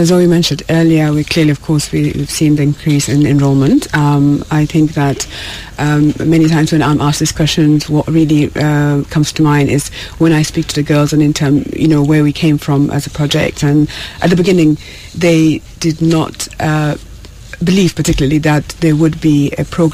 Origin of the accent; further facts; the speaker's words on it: South Sudan; despite perhaps my accent sounds as if I'm not South Sudanese, I'm South Sudanese, and I'm one of those girls.